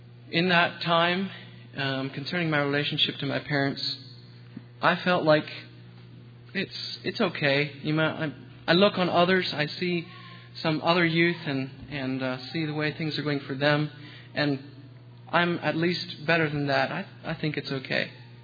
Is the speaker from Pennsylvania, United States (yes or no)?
yes; Myerstown, Pennsylvania, United States; I'm from Myerstown, Pennsylvania.